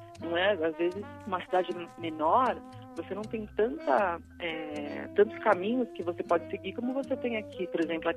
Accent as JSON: {"language": "Portuguese", "country": "Brazil", "said": "É engraçado, a gente como brasileiro, né?"}